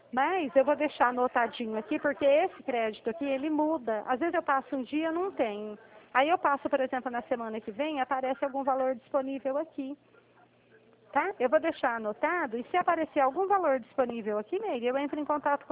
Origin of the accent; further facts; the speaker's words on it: Dracena, São Paulo, Brazil; eu sou de Dracena. É. Aqui é bem gostoso, é uma cidade assim, né? Vamos dizer, pequena, mas em termos, né? Não é tão pequena, né?